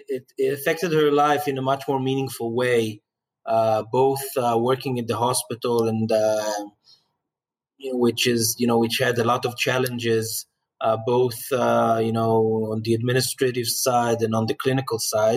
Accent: Kfar Saba, Central District, Israel; Yeah, I grew up in Kfar Saba, which is...

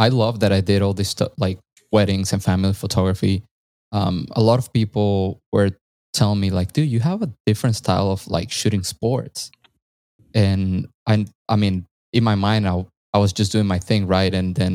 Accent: Caracas, Capital District, Venezuela; So I was born in Venezuela, Caracas, the capital of Venezuela.

